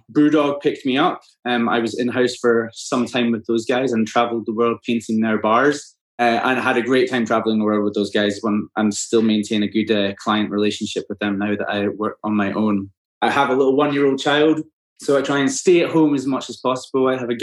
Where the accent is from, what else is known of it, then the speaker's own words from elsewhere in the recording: Scotland, United Kingdom; I'm a Scottish artist doing a little bit of everything.